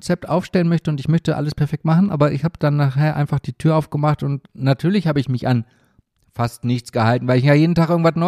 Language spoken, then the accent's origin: German; Germany; Ja, so und dann denke ich als Deutscher, nee, es geht, was sind das alles für Genehmigungen?